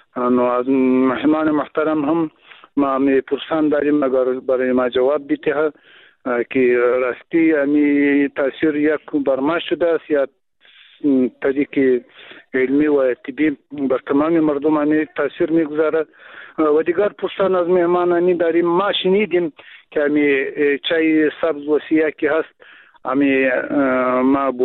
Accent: Afghanistan; first language Pashto; Persian is a second language; ما هم همون زبان مادری ما پشتو است و بازم بادری چند گفته میتانیم کم کم اگر اشکال داشته باشد باید معذرت ما را بپذیرین

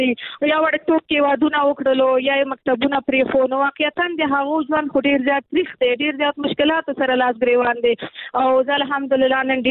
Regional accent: Nangarhar, Afghanistan; چونکه زه د ننګرهار یم

